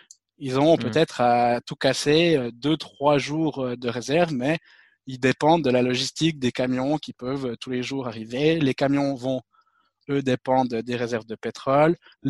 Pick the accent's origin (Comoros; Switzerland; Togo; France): Switzerland; donc moi je suis suisse, je ne sais pas si on l'a dit